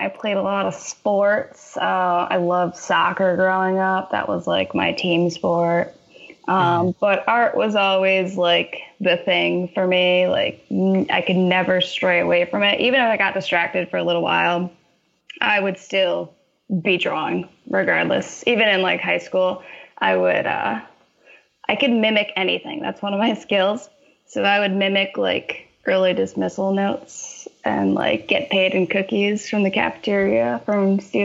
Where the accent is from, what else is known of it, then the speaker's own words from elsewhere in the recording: Connecticut, United States; I am from Central Connecticut.